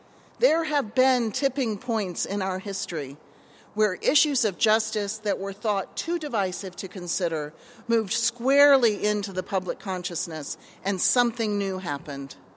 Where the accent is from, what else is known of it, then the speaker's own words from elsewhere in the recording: United States; as a person of faith and as an American